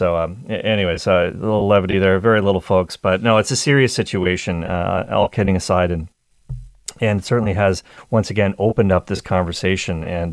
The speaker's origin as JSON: {"language": "English", "town": "Cole Harbour", "region": "Nova Scotia", "country": "Canada", "tie": "born or raised there", "said": "And Sidney Crosby, of course, is from my hometown, Coal Harbour, Nova Scotia. Well, it's probably better to say I'm from his hometown."}